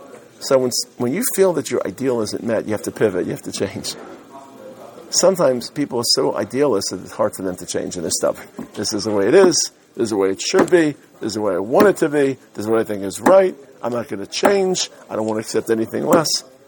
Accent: Brooklyn, New York, United States; I come from Brooklyn.

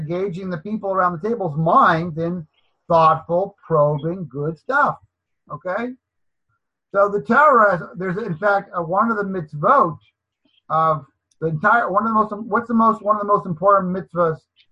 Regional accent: Seattle, Washington, United States; there was two candy men in my shul growing up in Seattle, Washington.

